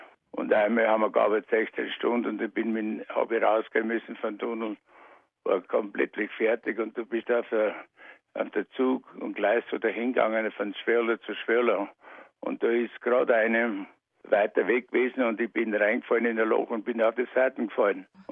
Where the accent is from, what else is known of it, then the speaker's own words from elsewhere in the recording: Lower Austria, Austria; moved away as an adult; also born or lived in Türnitz; now in Australia; Ich bin 1959 von Österreich weg. Ich bin geboren in Waldviertel. Und wie ich 14 Jahre alt war, bin ich nach Dürnitz runtergegangen zu meinem Vater.